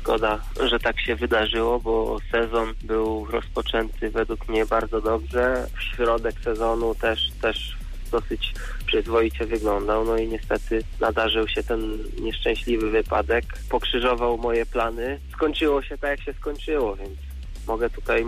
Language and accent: Polish; Zielona Góra, Lubusz Voivodeship, Poland; żeby może zostać u siebie w Zielonej Górze